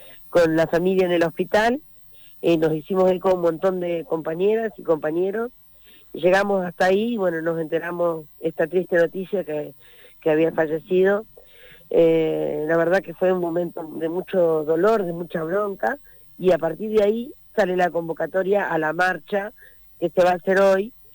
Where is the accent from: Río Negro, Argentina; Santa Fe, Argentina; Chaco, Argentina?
Río Negro, Argentina; Cipolletti; porque somos de acá, somos de Cipolletti, toda nuestra vida, tenemos nuestra familia